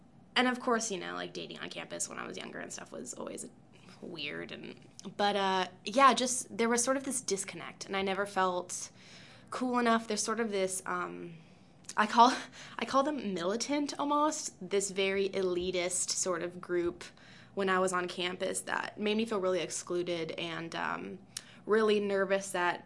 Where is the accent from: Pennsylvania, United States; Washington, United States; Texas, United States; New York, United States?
Washington, United States; Olympia; I am from Olympia. I'm born and raised in Olympia. And not only did I grow up on campus